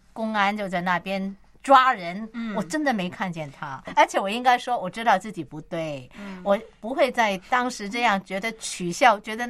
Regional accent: Hong Kong; 我们香港人叫阿 Sir 嘛。

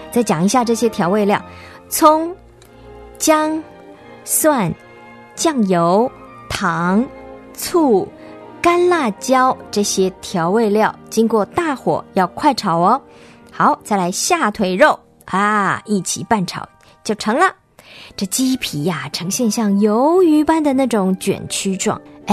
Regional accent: China; 不甜不酸，这是我们中国人的口味。

